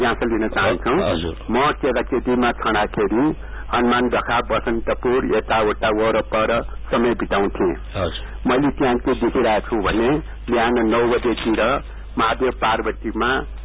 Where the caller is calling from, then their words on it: Kathmandu, Bagmati, Nepal; काठमाडौँबाट